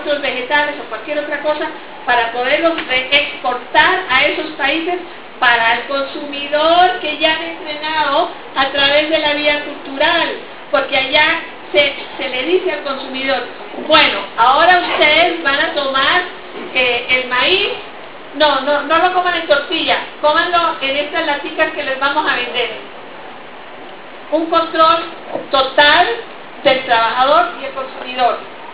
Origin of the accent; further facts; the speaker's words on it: Colombia; now in Canada; yo soy colombiana, pero vivo en el exterior, mi corazón siempre está aquí, créanme.